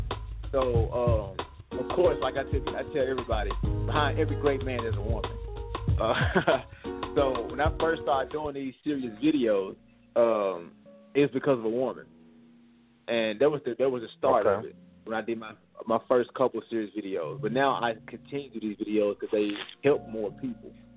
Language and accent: English; Memphis, Tennessee, United States; Well, I'm from Memphis, Tennessee. I'm an actor.